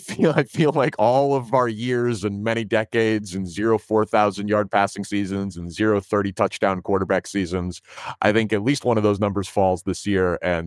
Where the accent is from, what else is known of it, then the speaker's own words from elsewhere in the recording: Glencoe, Illinois, United States; also born or lived in Chicago; Yeah, so born in the city, raised on the North Shore. So grew up in Glencoe. Went to Neutrier High School, and then worked in Syracuse, New York after college at Syracuse, and then worked in Kansas City covering the Chiefs.